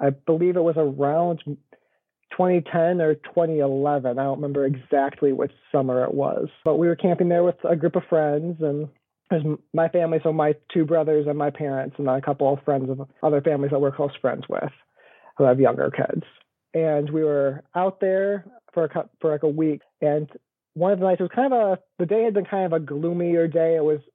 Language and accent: English; Grand Rapids, Michigan, United States; So, like I said, I'm from Michigan, born and raised here in the Grand Rapids area. So we're on the west side, so not Detroit. We're on the other side of the state from there.